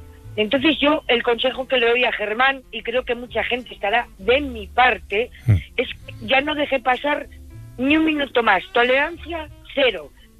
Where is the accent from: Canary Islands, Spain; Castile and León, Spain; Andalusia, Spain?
Castile and León, Spain; Valladolid; also born or lived in Asturias; Precisamente soy una persona que me he criado en Valladolid, uh-huh. Soy castellana, aunque nací en Asturias. Mis padres murieron ahí en Valladolid.